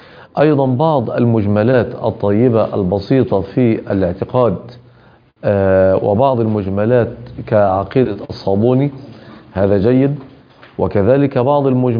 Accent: Damascus, Damascus Governorate, Syria; now in Germany; أعيش في ألمانيا وأنا من دمشق

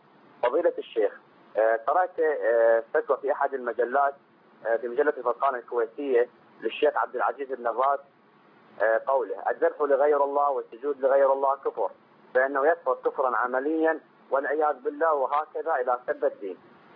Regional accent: Iraq; بعض الروافض عندنا في العراق

